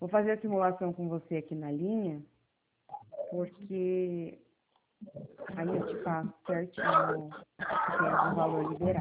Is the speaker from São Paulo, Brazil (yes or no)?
yes; São Paulo, Brazil; Eu sou do interior de São Paulo. Moro. Não sei se o senhor já ouviu falar de Presidente Prudente